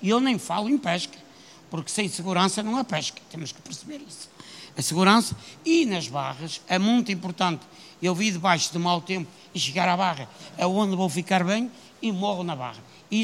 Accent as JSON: {"language": "Portuguese", "town": "Vila do Conde", "region": "Porto", "country": "Portugal", "said": "deve de conhecer as Caxinas, que é Vila do Conde, Caxinas Póvoa, somos uma zona ribeirinha."}